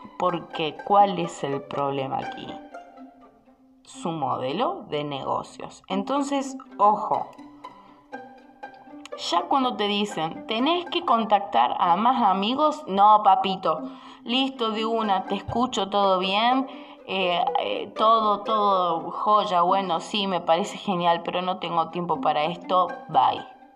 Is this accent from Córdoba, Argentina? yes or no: yes; Córdoba, Argentina; Yo viajé, yo soy de Córdoba Capital, viajé a Buenos Aires